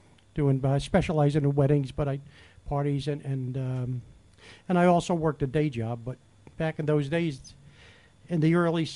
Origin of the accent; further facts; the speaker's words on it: Cairo, Illinois, United States; Well, I was born in Cairo, stayed there.